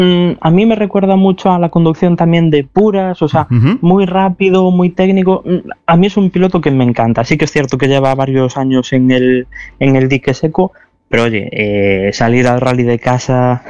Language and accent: Spanish; Ourense, Galicia, Spain; para los que somos de Ourense